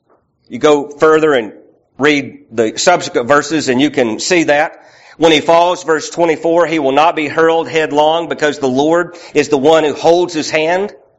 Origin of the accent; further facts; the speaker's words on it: Southern United States, United States; I'm from the South. It's, you know, it's football, sweet tea, you know, gravy and biscuit, you know. I'm from the South, forgive me. And in Alabama, it's even worse.